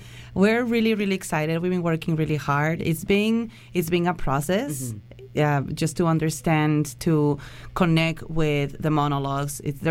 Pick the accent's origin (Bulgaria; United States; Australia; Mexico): Mexico; And it's all Latinos, right? We're all the cast is, in this case, we're all Mexican.